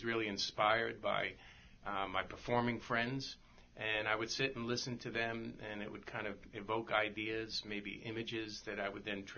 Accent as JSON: {"language": "English", "town": "Newport", "region": "Rhode Island", "country": "United States", "tie": "born or raised there", "lives_now": "Middletown, United States", "said": "I grew up in Newport, so I'm a product of the city by the sea. I've always loved this town. Even though we live in Middletown right now, my heart always is in Newport. But I grew up here."}